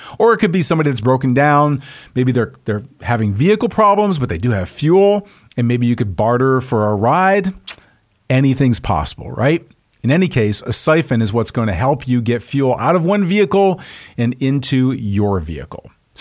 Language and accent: English; Texas, United States; Yes, I'm from Texas where cowboy boots and suits do go together.